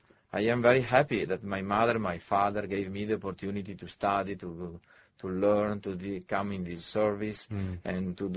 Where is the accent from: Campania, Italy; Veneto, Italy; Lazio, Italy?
Veneto, Italy; English is a second language; now in China; I am coming from Italy, nearby Venice, a beautiful city.